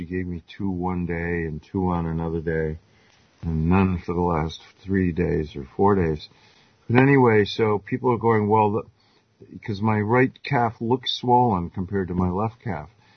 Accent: Greenwich, Connecticut, United States; born there; I was born in Greenwich, Connecticut.

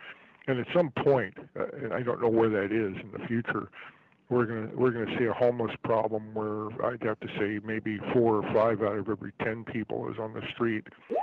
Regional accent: San Diego, California, United States; moved away; San Diego used to be my hometown back in the 80s, and I lived in Santee, which is just north of San Diego.

